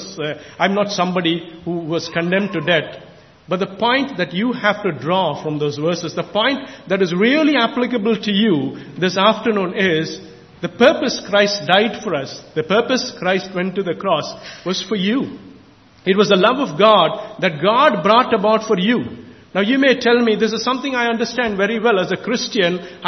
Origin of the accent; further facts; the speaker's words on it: Chennai, Tamil Nadu, India; I grew up in Chennai in India